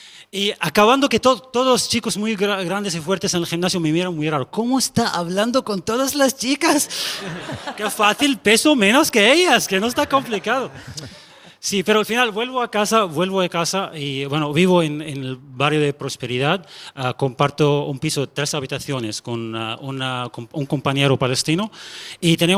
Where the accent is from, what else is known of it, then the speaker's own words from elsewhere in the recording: Sudan; Yo soy de Sudán y hay algo que tenéis que saber de nosotros, que claro, somos un país africano, ¿no? Eso lo tenemos muy claro, pero también hablamos árabe.